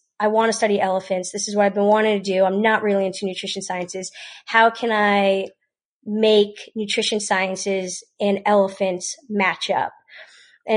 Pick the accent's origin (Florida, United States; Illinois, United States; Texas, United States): Florida, United States; I'm from South Florida. So it's Florida Atlantic University.